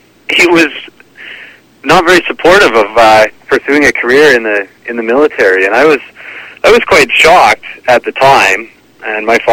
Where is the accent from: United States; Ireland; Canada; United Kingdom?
Canada; Comox, British Columbia; born there; I was born in Comox on Vancouver Island.